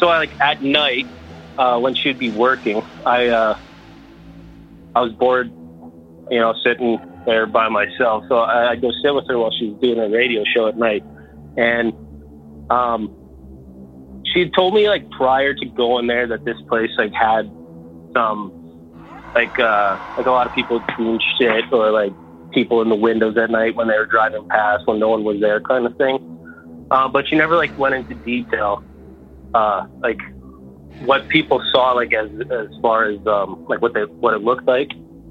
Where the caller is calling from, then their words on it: Calgary, Alberta, Canada; also born or lived in Ontario; I'm calling from Calgary.